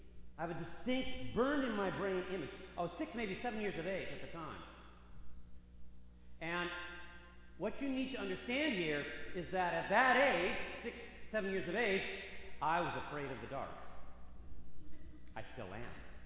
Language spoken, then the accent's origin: English; Minneapolis, Minnesota, United States; I grew up in the Cathedral Church of St. Mark's in Minneapolis, Minnesota, and we're talking the bleak midwinter in Minneapolis, right?